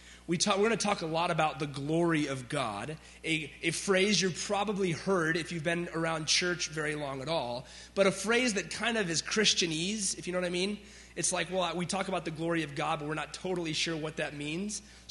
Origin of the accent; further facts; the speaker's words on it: Chicago, Illinois, United States; I grew up in Chicago, and we used to make fun of the Cubs fans